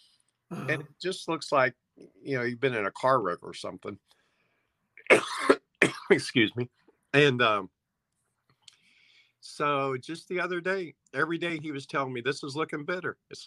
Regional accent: Crane, Missouri, United States; well, actually, me and you both grew up in a small town of Crane, Missouri.

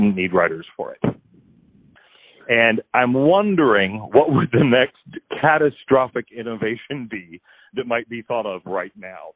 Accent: Greensboro, North Carolina, United States; That's me. I'm from Greensboro, North Carolina. We say hello.

